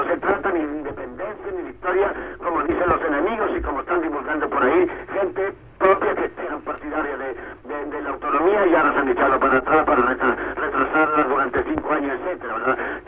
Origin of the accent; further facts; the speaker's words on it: Andalusia, Spain; mi llegada acá como poeta andaluz y como poeta en la calle y en las plazas que soy